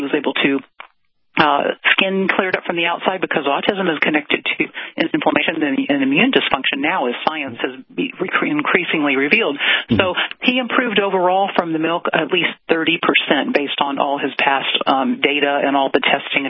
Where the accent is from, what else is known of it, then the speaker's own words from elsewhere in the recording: Virginia, United States; now in Los Angeles, United States; even for L.A., you know, area, we're known for our health kind of things, even though I'm from Virginia